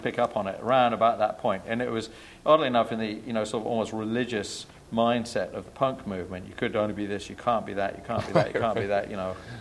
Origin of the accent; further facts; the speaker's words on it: England, United Kingdom; being English, you know, of course, there's a Jamaican community that's always been, certainly in London, so I was very aware of it.